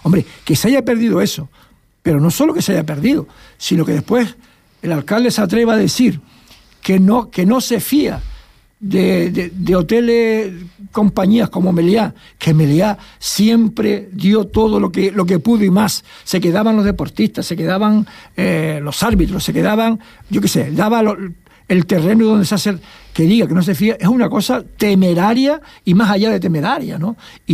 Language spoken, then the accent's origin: Spanish; Canary Islands, Spain; nosotros que somos canarias